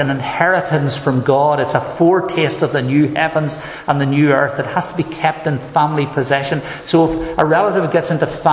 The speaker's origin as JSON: {"language": "English", "region": "Northern Ireland", "country": "United Kingdom", "said": "And he's from England, and I'm from Northern Ireland"}